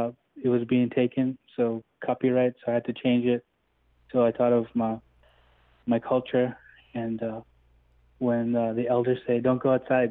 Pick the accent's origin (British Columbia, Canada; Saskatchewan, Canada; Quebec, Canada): Saskatchewan, Canada; Onion Lake; I'm from Onion Lake, Saskatchewan. I am Nahio, but some people call it Cree, which is fine.